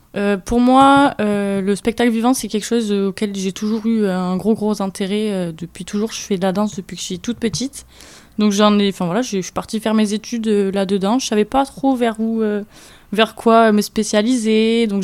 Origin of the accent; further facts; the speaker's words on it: Nouvelle-Aquitaine, France; Donc je ne suis pas chalossaise. Mmh. Je suis plutôt de la Haute-Lande.